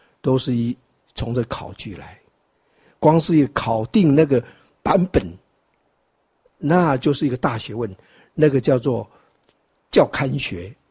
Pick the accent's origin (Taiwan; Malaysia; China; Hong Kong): Taiwan; 那我们台湾人呢，就讲